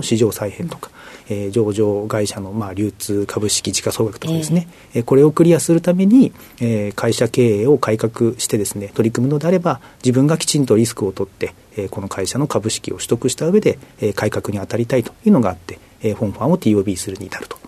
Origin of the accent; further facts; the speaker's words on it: Hachioji, Tokyo, Japan; 東京都八王子市の出身になります。